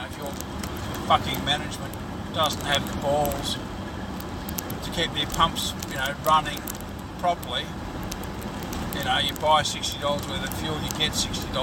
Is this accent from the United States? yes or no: no; United Kingdom; Because we are British, and British people are superior.